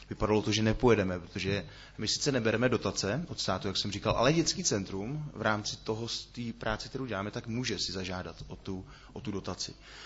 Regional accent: Šluknov, Ústí nad Labem Region, Czechia; tak já jsem ze Šluknova.

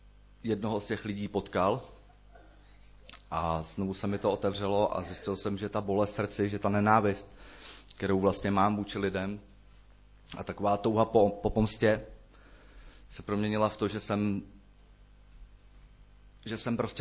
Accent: Central Bohemian Region, Czechia; narodil jsem se, pocházím tady kousek odsud, od Kolína. A narodil jsem se v nevěřící rodině

